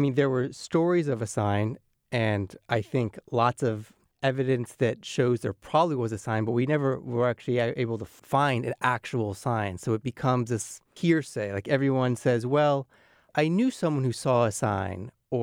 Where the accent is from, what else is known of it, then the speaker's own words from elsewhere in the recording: Miami, Florida, United States; I grew up in Miami in a city. I'm a city boy. So coming out to Texas and to East Texas was a whole nother world.